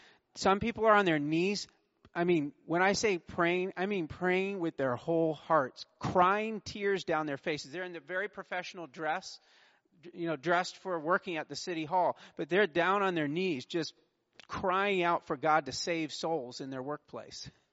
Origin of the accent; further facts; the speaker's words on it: Orlando, Florida, United States; I come from Orlando, Florida. Our heat and humidity during the summer is literally oppressive.